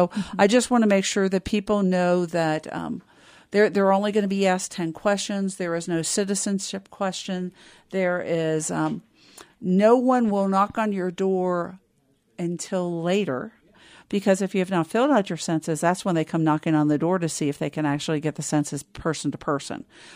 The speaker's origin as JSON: {"language": "English", "town": "Cincinnati", "region": "Ohio", "country": "United States", "tie": "born or raised there", "said": "No, I was born and raised outside of Cincinnati, Ohio."}